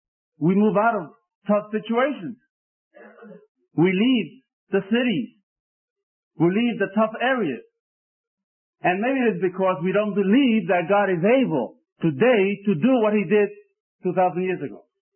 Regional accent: New York City, New York, United States; I grew up in New York City, and I've been in the assembly ever since I was born, just like my dear brother David.

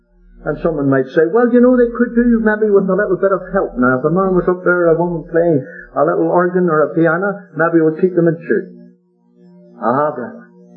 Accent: Ireland; I could see maybe, a dozen Irish men or maybe 20 from my home country.

